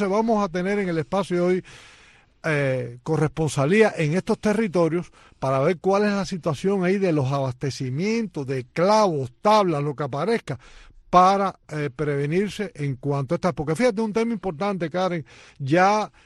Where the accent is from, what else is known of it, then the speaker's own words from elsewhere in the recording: Camagüey, Cuba; born there; Guantánamo, Santiago, Granma, Las Tunas, e incluso Holguín y hasta Camagüey. La tierra donde yo nací.